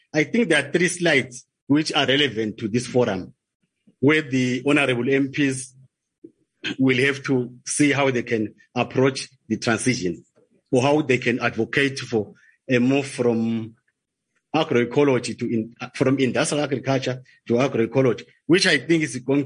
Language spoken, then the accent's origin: English; Eswatini; I come from the Kingdom of Eswatini, but I'm the executive director of CADESA.